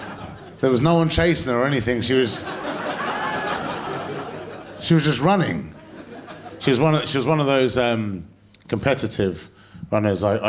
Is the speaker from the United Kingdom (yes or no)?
yes; London, United Kingdom; I came up here in 2019 and I'm from North London.